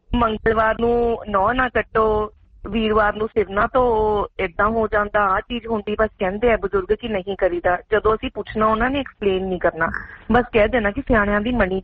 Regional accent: Ludhiana, Punjab, India; ਹਾਂਜੀ ਲੁਧਿਆਣੇ ਦਾ ਹੀ ਪੌਣ ਹੈ

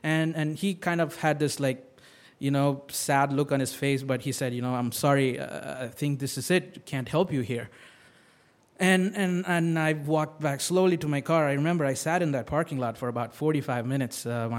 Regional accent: India; I grew up in India

